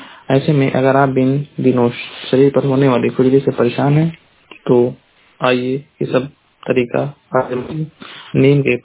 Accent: Maharajganj, Uttar Pradesh, India; मैं जिला महाराजगंज का निवासी हूँ।

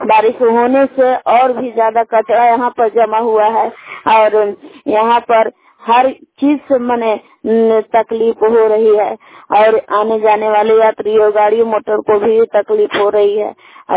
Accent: Bilha, Chhattisgarh, India; मैं बिलहा की निवासी हूँ।

